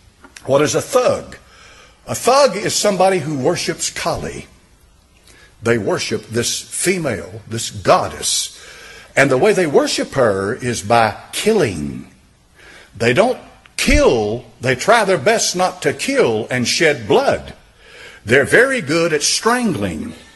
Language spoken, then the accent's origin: English; England, United Kingdom; I'm an Englishman. I speak English.